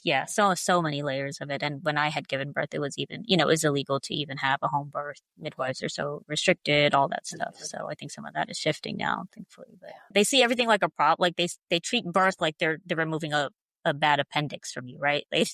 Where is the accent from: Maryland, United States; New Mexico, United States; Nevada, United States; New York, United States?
New York, United States; now in Alabama, United States; I'm in Alabama, but like, I grew up in New York. So I really like did not grow up in white spaces.